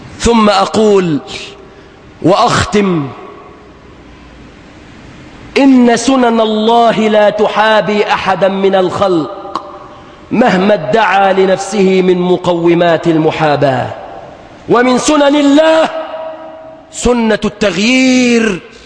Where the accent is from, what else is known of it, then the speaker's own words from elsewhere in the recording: Egypt; بلادنا مصر